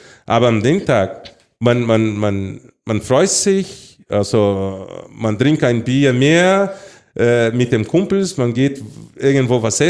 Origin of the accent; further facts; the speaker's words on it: Brazil; also born or lived in Munich, Germany; Also klar, Brasilien, ich bin aufgewachsen in Brasilien geboren, aber die Zeit, dass ich hier in Deutschland gelebt habe und sogar in München, das 6 Jahre war, es war sehr schön.